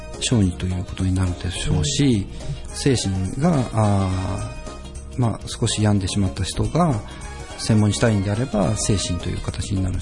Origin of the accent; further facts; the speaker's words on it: Aichi, Japan; 三河地区になります。